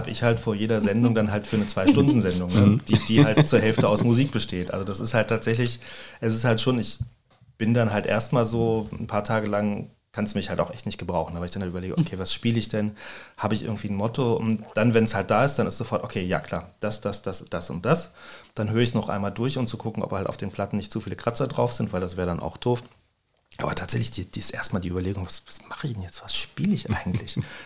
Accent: Berlin, Germany; also born or lived in Hamburg; now in Rüsselsheim, Germany; Ich bin in Hamburg geboren, bin aber in Berlin aufgewachsen, größtenteils, in Klammern West. Und bin seit 92 im Rhein-Main-Gebiet und ich wohne tatsächlich erst, darf ich das hier überhaupt sagen, seit etwas über 2 Jahren in Rüsselsheim.

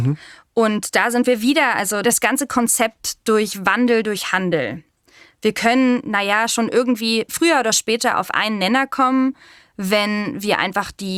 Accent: Germany; Und zwar, ich bin ja in Deutschland geboren und war aber immer, wie soll ich sagen, also sie wurde jedenfalls immer das Gefühl gegeben, wir sind die Ausländer in der Klasse.

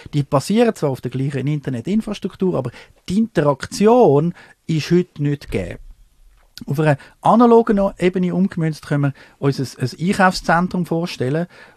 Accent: Switzerland; wollte ich als Schweizer wirklich jetzt weiterhin in dieser Faxliga spielen

